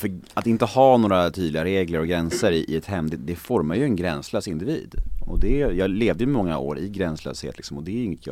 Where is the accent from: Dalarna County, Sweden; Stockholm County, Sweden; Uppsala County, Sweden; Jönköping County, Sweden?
Stockholm County, Sweden; Stockholm; born there; Jag är född på Södermalm i Stockholm. På den tiden där Södermalm var verkligen Södermalm. Det var en bohemisk vänsterfamilj och det var lite happy flower power och så här över hela uppväxten.